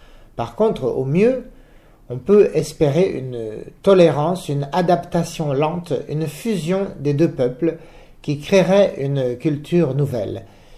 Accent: France; chez nous, en France, en Europe

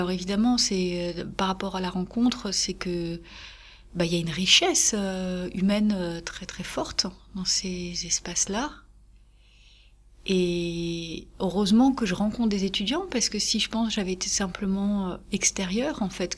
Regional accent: Morocco; Moi, j'ai vécu toute mon enfance au Maroc, et on est beaucoup dehors dans ces pays-là.

